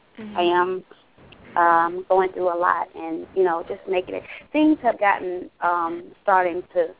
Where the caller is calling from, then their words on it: Florida, United States; I'm calling from Florida.